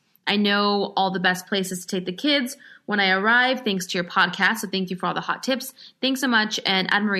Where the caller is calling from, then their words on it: Australia; I'm flying in from Australia to Orange County with my husband and my two sons, a 10-month-old and a 2.5-year-old.